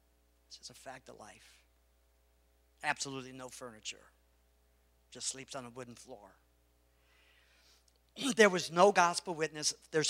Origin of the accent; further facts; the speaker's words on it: United States; I'm thankful that I grew up in America.